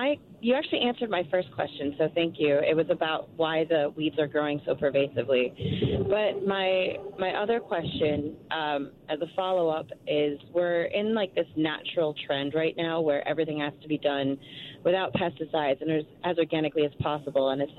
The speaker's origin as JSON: {"language": "English", "town": "White Bear Lake", "region": "Minnesota", "country": "United States", "said": "Well, I'm from White Bear Lake, and I didn't want to say White Bear Lake. I'm actually living on Bald Eagle."}